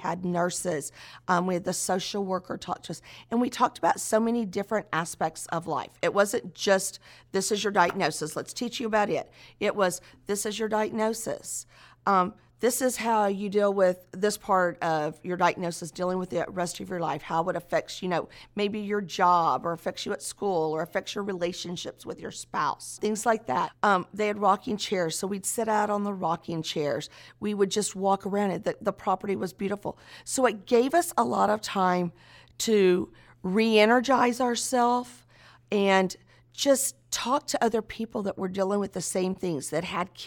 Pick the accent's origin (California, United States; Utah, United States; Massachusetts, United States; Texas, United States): Texas, United States; Pearland; I'm from Pearland, Texas